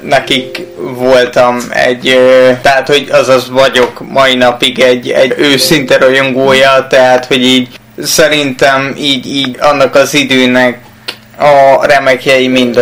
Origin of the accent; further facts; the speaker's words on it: Nyíregyháza, Szabolcs-Szatmár-Bereg, Hungary; also born or lived in Nagykálló; Igazából Nyíregyházen nőttem föl a nyírszülőbe, egy lakásotthonba, félig meddig utána Nagykállóba a nevelőszülőnél.